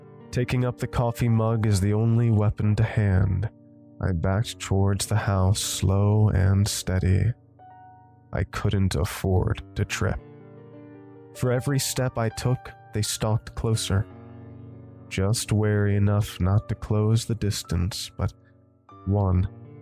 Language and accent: English; England, United Kingdom; As an English townie, the most interesting bit of wildlife I'd been around before was a fox.